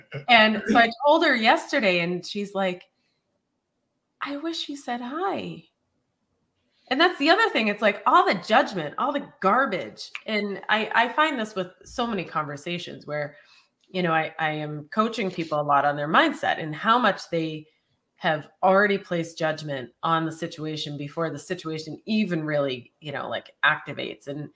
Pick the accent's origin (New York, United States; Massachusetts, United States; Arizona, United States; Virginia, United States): Massachusetts, United States; Boston; Let me give you a little tip about Mocky Mock, because I am from Boston.